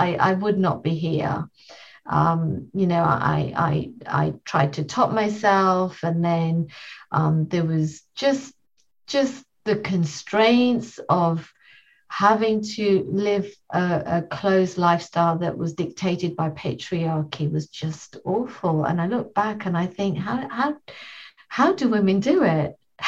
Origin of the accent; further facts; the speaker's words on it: London, United Kingdom; I grew up in London, but unfortunately, growing up here in the late 70s, 80s